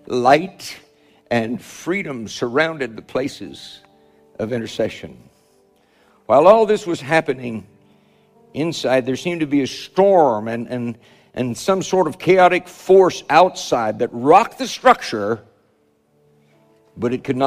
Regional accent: Oklahoma, United States; I'm from Oklahoma, okay?

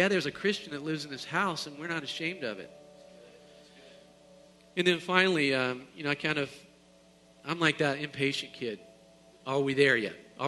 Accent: North Carolina, United States; I grew up in North Carolina, and we had a change of seasons.

